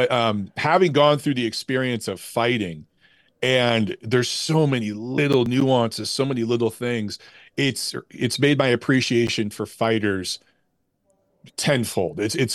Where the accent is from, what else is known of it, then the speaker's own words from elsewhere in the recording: Detroit, Michigan, United States; I mean, I grew up in Detroit and in child of the 80s.